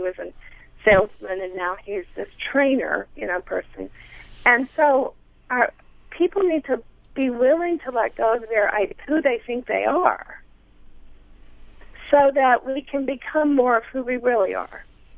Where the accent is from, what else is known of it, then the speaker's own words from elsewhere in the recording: United States; I grew up in the United States. I am now entering, I just turned 60